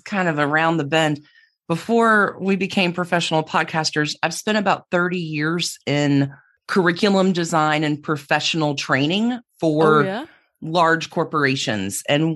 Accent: Alabama, United States; I'm from Alabama.

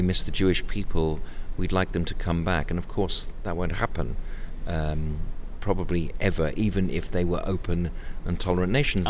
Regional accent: United Kingdom; even in my home country, I feel safer here to be able to talk about my identity than in certain places in the UK.

